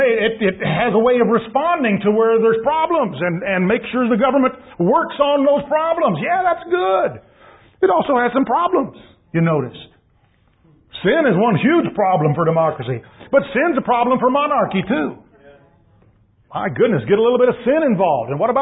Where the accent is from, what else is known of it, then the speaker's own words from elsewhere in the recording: United States; apart from my own bias from being an American. I've lived in other countries.